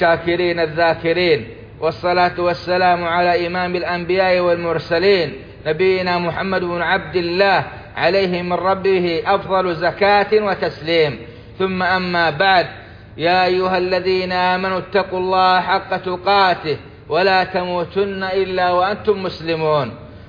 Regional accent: Saudi Arabia; اللهم أدم على بلادنا السعودية نعمة الإسلام والعمل بالسنة والقرآن

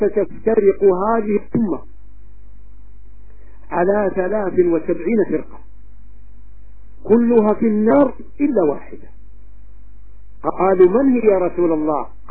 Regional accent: Saudi Arabia; بلدي المملكة العربية السعودية

